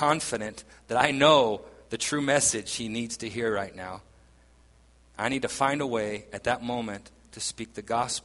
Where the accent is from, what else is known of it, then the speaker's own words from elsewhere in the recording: Italy; English is a second language; since I come from Italy, and having hope in Italian politicians is not even a temptation.